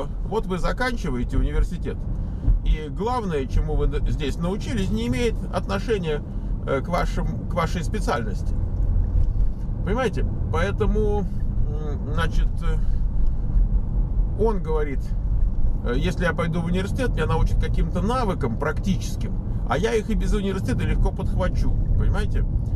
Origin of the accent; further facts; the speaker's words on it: Kemerovo, Kemerovo Oblast, Russia; Я из Сибири, город Кемерово.